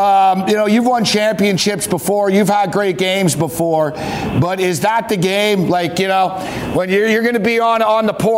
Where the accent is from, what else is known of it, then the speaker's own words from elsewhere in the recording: Montreal, Quebec, Canada; I grew up in Montreal